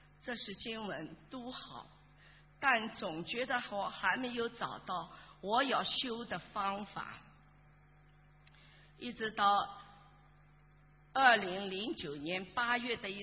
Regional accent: Shanghai, China; 我来自上海的同修，1991年一张观世音菩萨的照片把我领进了佛门，

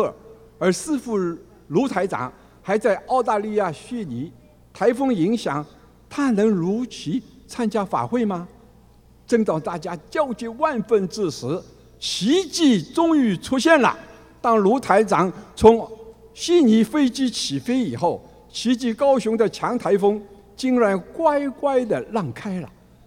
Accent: Shanghai, China; 我来自中国上海的佛子，现年73岁，

